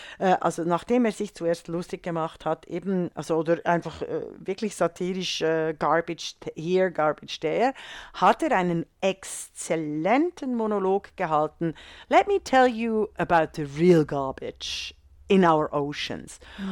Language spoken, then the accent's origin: German; Switzerland; now in Germany; als Schweizerin und jetzt deutsche Staatsbürgerin